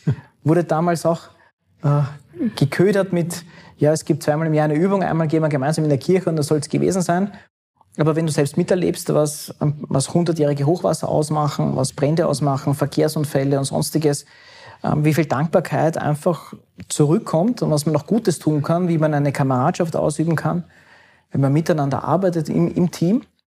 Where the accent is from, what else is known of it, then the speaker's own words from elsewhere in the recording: Hardegg, Lower Austria, Austria; mein Heimatort ist Hardegg im Nationalpark Teiertal.